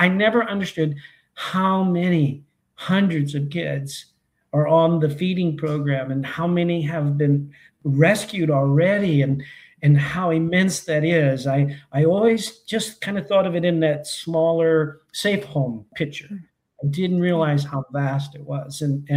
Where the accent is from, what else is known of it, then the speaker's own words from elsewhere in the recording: Kentucky, United States; accent: Kentucky hillbilly; also born or lived in Texas; I've got my mom was a hillbilly from Kentucky, and I've got her accent. And people are always like, where are you from? Like, well, it's, and they think it's Texas because I lived half my life there.